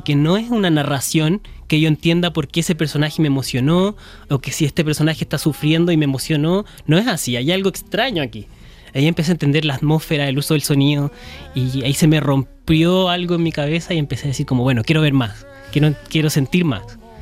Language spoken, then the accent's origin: Spanish; Santiago, Santiago Metropolitan Region, Chile; Pero sí vengo de los suburbios de Santiago.